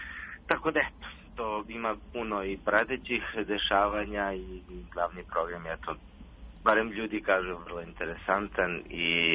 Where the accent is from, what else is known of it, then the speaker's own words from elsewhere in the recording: Ćuprija, Šumadija and Western Serbia, Serbia; Inače, ja sam rodom iz Ćuprije.